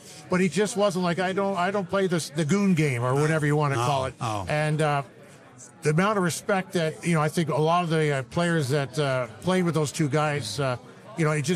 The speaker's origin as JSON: {"language": "English", "town": "Toronto", "region": "Ontario", "country": "Canada", "tie": "born or raised there", "said": "Well, you know what? Like growing up in Toronto, you know, obviously you watch the Maple Leafs all the time"}